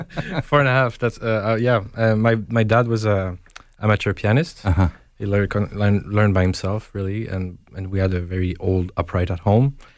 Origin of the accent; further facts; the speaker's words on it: Joliet, Illinois, United States; Growing up in Joliet was great.